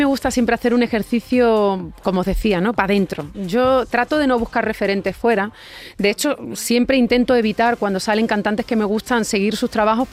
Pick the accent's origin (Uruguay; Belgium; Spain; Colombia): Spain; Herrera del Duque, Extremadura; Voy a abrir obviamente en mi tierra, en Herrera del Duque, en Badajoz, el día 17 de mayo.